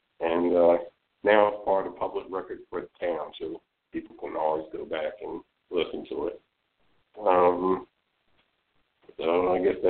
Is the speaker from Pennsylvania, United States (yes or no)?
yes; Philadelphia, Pennsylvania, United States; I grew up in Philadelphia, so I went to, of course, the Liberty Bell. I went over to Valley Forge, you know, everything in the area.